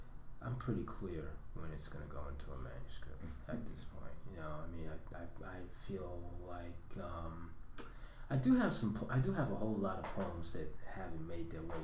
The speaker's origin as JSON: {"language": "English", "town": "Detroit", "region": "Michigan", "country": "United States", "tie": "born or raised there", "said": "I'm interested a little bit in Detroit right now, my hometown."}